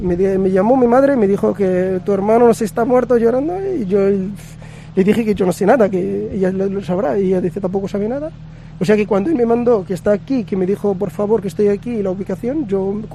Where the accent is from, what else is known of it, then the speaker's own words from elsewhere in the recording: Marrakesh, Marrakesh-Safi, Morocco; Yo soy de Marrakech. De la parte del interior.